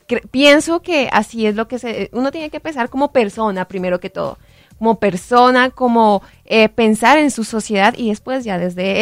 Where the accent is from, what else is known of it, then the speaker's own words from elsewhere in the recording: Colombia; como ciudadano, como así colombiano